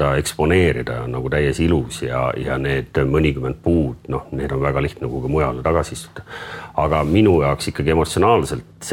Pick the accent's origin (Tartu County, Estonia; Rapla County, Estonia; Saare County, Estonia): Saare County, Estonia; Kuressaare; Nii et mina kasvasin Kuressaares üles ja enne kui keskkool läbi, ma tegelikult sealt nagu palju välja ei sattunud.